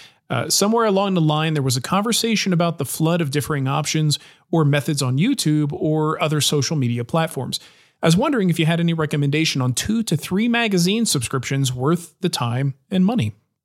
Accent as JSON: {"language": "English", "region": "New Jersey", "country": "United States", "tie": "born or raised there", "said": "I grew up in New Jersey, Florida was the ultimate go-to vacation spot."}